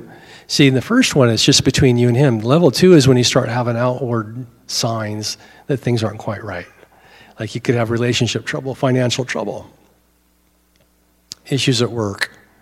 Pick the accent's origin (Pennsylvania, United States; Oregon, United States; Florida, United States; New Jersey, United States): Oregon, United States; Because I'm a redneck from the Oregon coast.